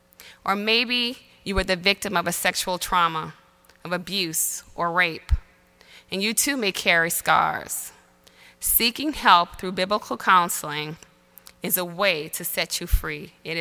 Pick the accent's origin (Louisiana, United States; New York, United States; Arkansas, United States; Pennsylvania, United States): Louisiana, United States; New Orleans; accent: New Orleanian; that I am not from these parts, and maybe you've heard my little New Orleanian accent at times, but I am from New Orleans, and I grew up Catholic.